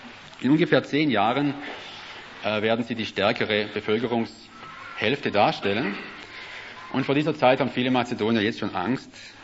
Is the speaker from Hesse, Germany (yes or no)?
no; Ingelfingen, Baden-Württemberg, Germany; now in Bitola, North Macedonia; ich bin dann letztes Jahr im Juni umgezogen. Ich komme aus Ingelfingen in Deutschland, von einer relativ kleinen Gemeinde